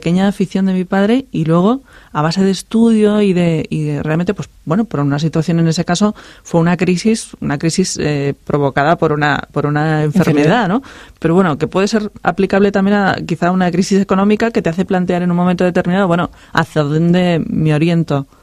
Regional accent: Lleida, Catalonia, Spain; somos de Lérida, y ahí el trabajo básicamente es agrícola y ganadero.

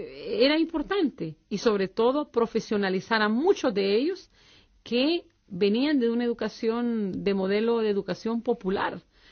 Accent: El Salvador; Nosotros como salvadoreños llevamos una pequeña ventaja

